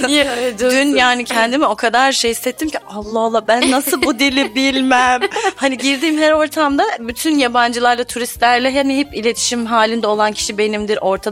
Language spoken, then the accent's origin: Turkish; Black Sea Region, Turkey; Gerçi ben de Karadenizliyim. Ben Gürcüyüm aslen ama